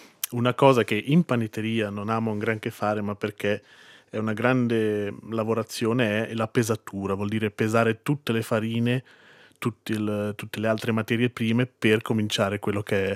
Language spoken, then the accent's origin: Italian; Mesocco, Graubünden, Switzerland; sono originario di Mesocco e sono panettiere pasticcere